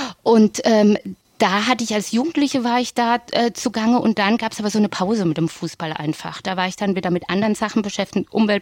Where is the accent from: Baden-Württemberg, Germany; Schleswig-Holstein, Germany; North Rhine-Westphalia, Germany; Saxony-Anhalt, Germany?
Baden-Württemberg, Germany; Ich komme ja aus der Nähe von Freiburg